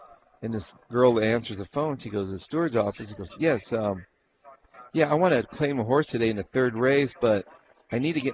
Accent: Nogales, Arizona, United States; I come from Nogales, Arizona.

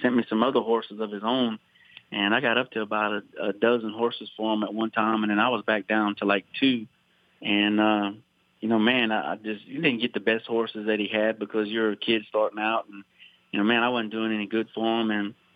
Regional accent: Shreveport, Louisiana, United States; I grew up in Shreveport and Bossier, and I was at the races all the time

